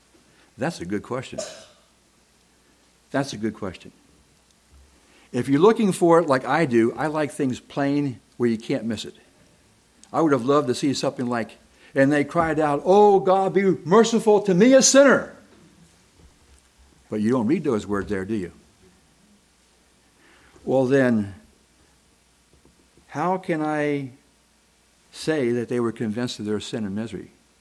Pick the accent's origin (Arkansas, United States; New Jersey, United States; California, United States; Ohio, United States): Ohio, United States; now in Florida, United States; When I first came to Florida back in 1974, I was used to, in my home state of Ohio, having storms.